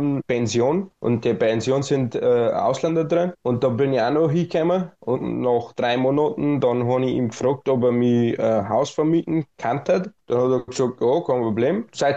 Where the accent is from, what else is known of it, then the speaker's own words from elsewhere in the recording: Syria; German is a second language; now in Germany; Ich komme eigentlich aus Syrien, bin ich seit 6 Jahren erst in Deutschland und im Bayerischen Wald beim Folterhof, beim Folterbobis, ungefähr bei Hübeln. Ja, war ich erst einmal in Nürnberg gekommen, und dann bin ich runtergekommen zu ihm auf Buschertsried